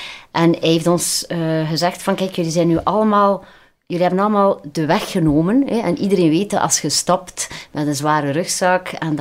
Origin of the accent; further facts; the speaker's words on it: Belgium; ik zat in de voorbereiding internationaal als Belg